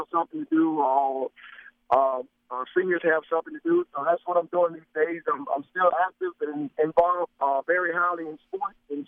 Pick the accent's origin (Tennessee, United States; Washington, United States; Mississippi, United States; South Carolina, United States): Mississippi, United States; Greenville; I'm living in Greenfield, Mississippi, back in my hometown.